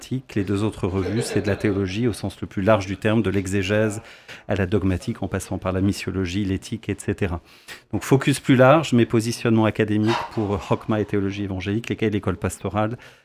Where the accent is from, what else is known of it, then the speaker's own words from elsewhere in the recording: Brittany, France; born there; also born or lived in Lyon, France; Je suis né en Bretagne et lyonnais depuis que j'ai 5 ans.